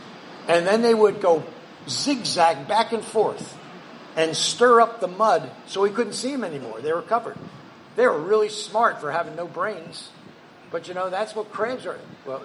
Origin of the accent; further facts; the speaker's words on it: New Jersey, United States; I grew up in the Jersey Shore, and during the summer months, loved to go crabbing.